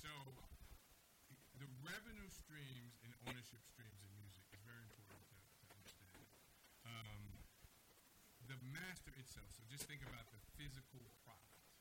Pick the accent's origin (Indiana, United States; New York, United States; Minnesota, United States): New York, United States; Bronx; I grew up in the Bronx, South Bronx, Soundview.